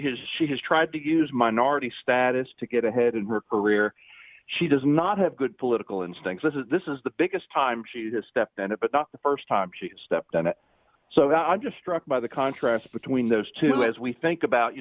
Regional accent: South Carolina, United States; as someone from South Carolina, being Indian and having darker skin and having an Indian name was not an asset to Nikki Haley in South Carolina.

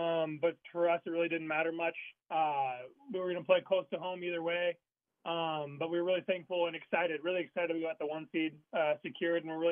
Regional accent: Seattle, Washington, United States; I'm from Seattle. I'm a Seattle kid.

